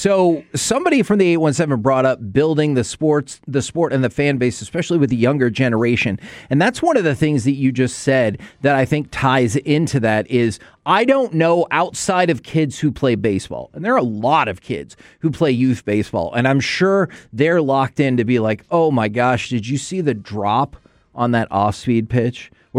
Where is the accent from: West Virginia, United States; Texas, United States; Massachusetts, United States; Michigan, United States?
Texas, United States; Like, I grew up in the Metroplex.